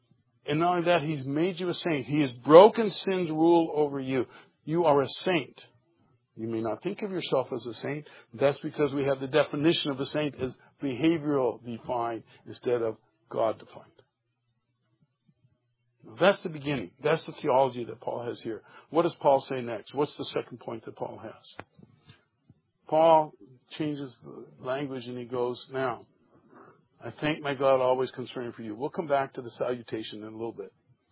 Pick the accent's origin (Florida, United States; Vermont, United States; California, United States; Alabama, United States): California, United States; You all know that I'm from Southern California.